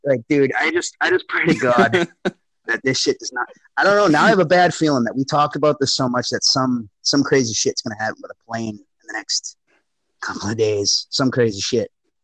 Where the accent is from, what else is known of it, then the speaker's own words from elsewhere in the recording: Mansfield, Massachusetts, United States; And I grew up in Mansfield, Mass.